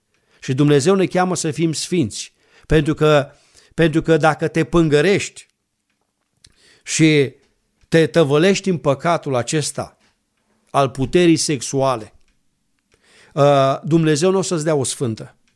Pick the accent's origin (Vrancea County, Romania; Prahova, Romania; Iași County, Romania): Prahova, Romania; Ploiești; Că noi suntem din Ploiești.